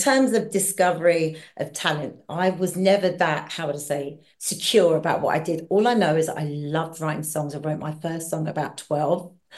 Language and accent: English; London, United Kingdom; also born or lived in Hackney / Deptford / Brockley; No, I was born in Hackney, but I grew up in Southeast London.